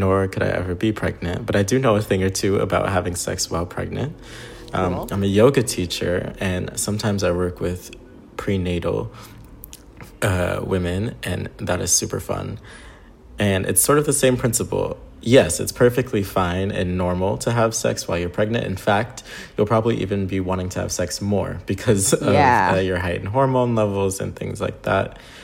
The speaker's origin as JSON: {"language": "English", "region": "New York", "country": "United States", "moved": "yes", "lives_now": "Israel", "said": "So I live in Israel. And I am from the States originally"}